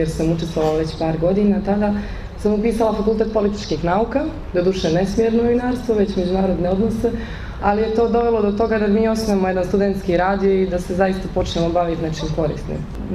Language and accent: Serbian; Risan, Kotor Municipality, Montenegro; Kad smo već kod malih mjesta, ja sam iz Risna zapravo.